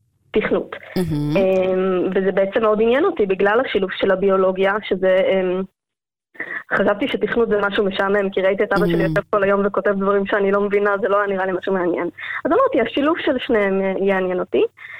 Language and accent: Hebrew; Kfar Chabad, Central District, Israel; אז ככה, אני גדלתי בכפר חבד, כמו כולם הייתי אמורה ללמוד בסמינר ולהיות מורה.